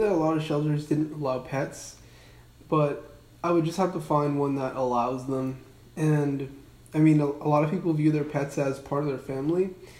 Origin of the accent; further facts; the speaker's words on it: Sugar Land, Texas, United States; Yes, I have always lived in Sugarland.